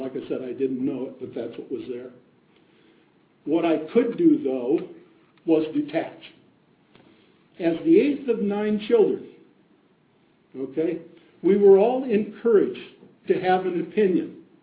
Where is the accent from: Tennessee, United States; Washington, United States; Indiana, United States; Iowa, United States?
Iowa, United States; moved away as an adult; also born or lived in New York / Chicago / Kansas City; now in Atlanta, United States; I grew up in the Midwest, in Iowa. Then my wife and I moved from there to New York, a couple of places in New York, a couple of places in Chicago, Kansas City